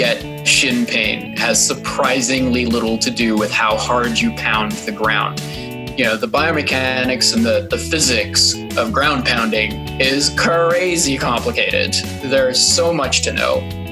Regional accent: Prince George, British Columbia, Canada; also born or lived in Ottawa; now in Vancouver, Canada; Vancouver. 49 years old, born in Ottawa, grew up in Prince George in the bitter cold north of BC.

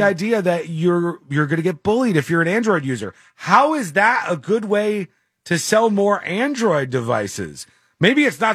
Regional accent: Florida, United States; I'm from Florida, and I live in Texas

